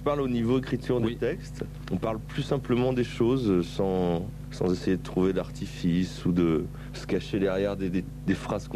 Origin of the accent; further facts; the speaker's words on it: Bourges, Centre-Val de Loire, France; Nous aussi, puisqu'on est de Bourges